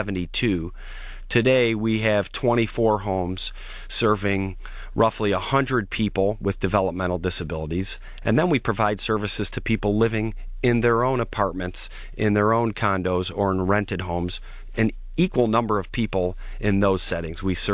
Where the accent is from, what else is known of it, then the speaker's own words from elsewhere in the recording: Detroit, Michigan, United States; And we grew up, I guess, a typical family growing up in the Detroit metro area with four kids going in 25 different directions.